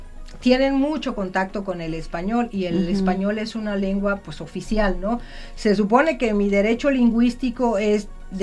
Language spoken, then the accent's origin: Spanish; Mexico; first language Zapotec; Spanish is a second language; mi lengua materna, que es el zapoteco